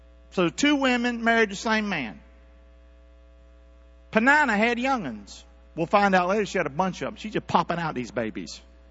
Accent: Rockingham, North Carolina, United States; I'm so glad I'm from Rockingham. Amen.

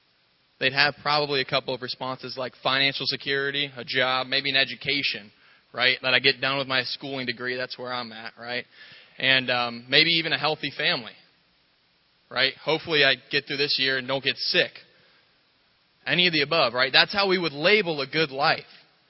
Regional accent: Englewood, Florida, United States; So for those who don't know me … I grew up here in Englewood, Florida, 22 years old.

